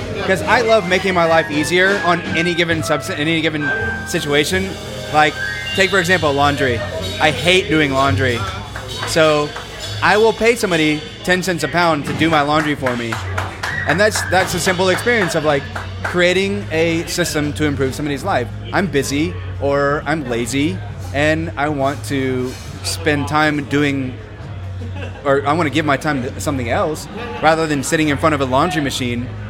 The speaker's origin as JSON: {"language": "English", "region": "Texas", "country": "United States", "tie": "born or raised there", "said": "town, East Texas. Population is 28,000 to 30,000, right? And the type of people that are coming from my hometown are not where I live now, right?"}